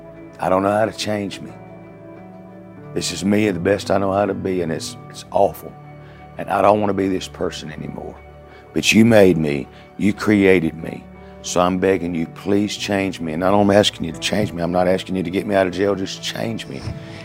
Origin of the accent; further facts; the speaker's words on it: Bunker Hill, Mississippi, United States; also born or lived in Mobile; I was born in Mobile, Alabama, 1963. When I was 3 months old, my mother gave me away, and I was adopted by a family in Mississippi, Bunker Hill, Mississippi.